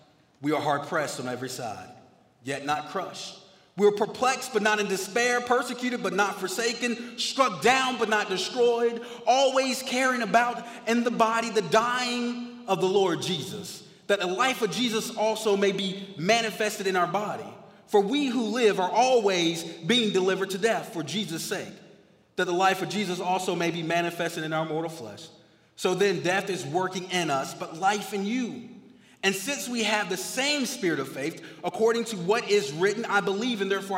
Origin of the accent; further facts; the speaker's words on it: Jacksonville, Florida, United States; I come from Jacksonville, Florida. But me and my wife, I've lived there my whole life, and obviously she's lived there most of her life